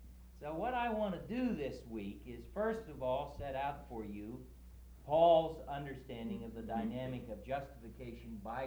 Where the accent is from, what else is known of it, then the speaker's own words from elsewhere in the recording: Racine, Wisconsin, United States; I'm from Racine, Wisconsin. I understand there are a few Wisconsinites here this week.